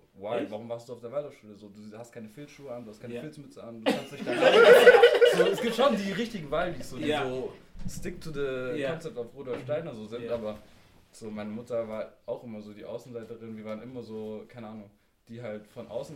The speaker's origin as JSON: {"language": "German", "town": "Cologne", "region": "North Rhine-Westphalia", "country": "Germany", "tie": "born there", "lives_now": "Stuttgart, Germany", "said": "Ich bin in Köln geboren."}